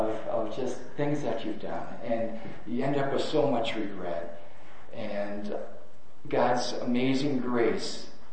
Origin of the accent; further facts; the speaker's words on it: Wisconsin, United States; But I grew up there and came to Christ at a men's retreat. And you know, growing up in Wisconsin